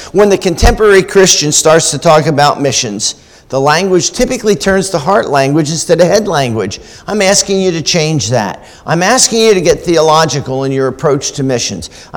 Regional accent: Maryland, United States; I came from Maryland. I was in the megapolis. I was like right in the midst of the Baltimore, Washington, D.C., Annapolis sprawl.

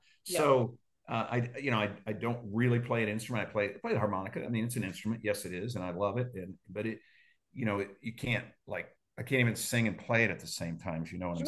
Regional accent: Indianapolis, Indiana, United States; I'm from Indianapolis. … spent their lives here.

